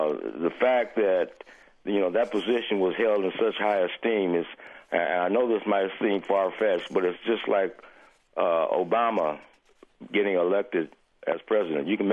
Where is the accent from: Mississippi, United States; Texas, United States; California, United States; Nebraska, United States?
Nebraska, United States; Omaha; the lessons I learned growing up in Omaha, Nebraska, getting an opportunity in college to play the position